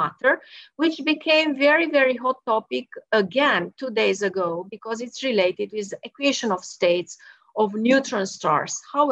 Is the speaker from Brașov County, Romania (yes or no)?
yes; Brașov, Brașov County, Romania; born there; English is a second language; I was born in Romania. So that's Romania, actually in the center, very center of the country, a very beautiful town, which is called Brașov.